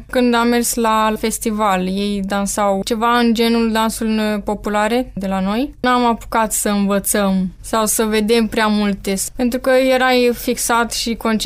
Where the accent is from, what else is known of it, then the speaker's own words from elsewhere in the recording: Romania; mai ales că știa patronul că suntem din România și suntem puțin defavorizați